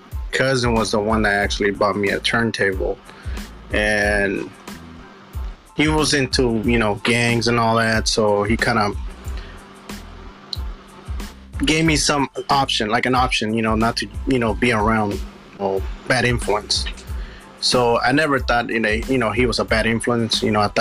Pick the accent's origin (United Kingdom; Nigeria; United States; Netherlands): United States; Richmond, California; I'm actually from Richmond, California, the Bay Area.